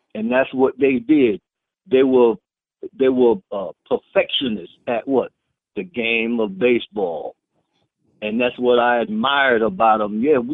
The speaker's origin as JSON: {"language": "English", "town": "Elizabeth", "region": "New Jersey", "country": "United States", "tie": "born or raised there", "said": "And growing up in Elizabeth, New Jersey, and I was a Dodger fan."}